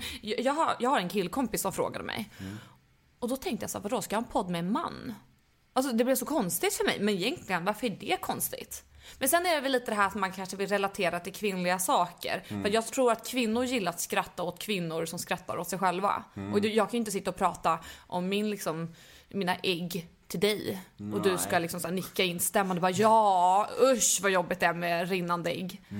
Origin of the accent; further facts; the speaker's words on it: Poland; Nej, men jag är ju polack.